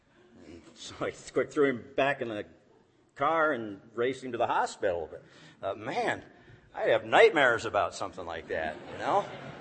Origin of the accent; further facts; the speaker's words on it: Fremont, United States; I remember back in the 60s, my hometown in Fremont